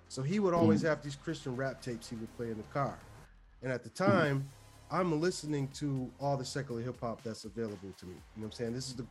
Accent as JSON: {"language": "English", "town": "Rochester", "region": "New York", "country": "United States", "lives_now": "Nashville, United States", "said": "I'm originally from upstate New York, Rochester, New York, and I currently live in Nashville, Tennessee."}